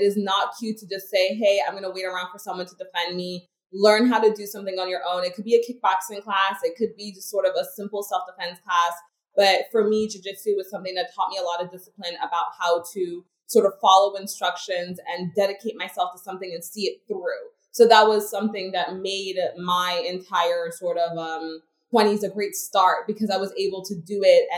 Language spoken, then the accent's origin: English; New York, United States; All of that sort of experience being living and growing up in New York taught me a lot about sort of the lifestyle that I wanted to live.